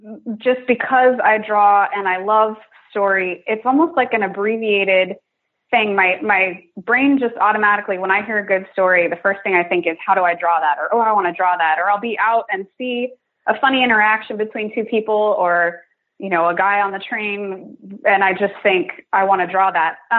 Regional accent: Salt Lake City, Utah, United States; I grew up in Salt Lake City.

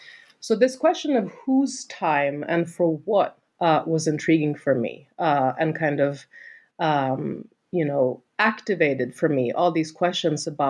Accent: Sweden; English is a second language; I'm from Sweden originally

